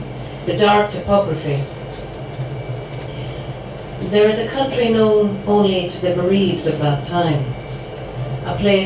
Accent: Belfast, Northern Ireland, United Kingdom; I grew up in Belfast in the bad times, pretty much, and something peculiar has been happening over the last few years.

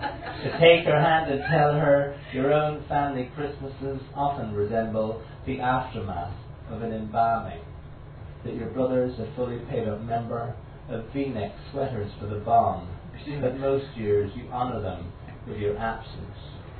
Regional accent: London, United Kingdom; born there; because I was born in London, from that date.

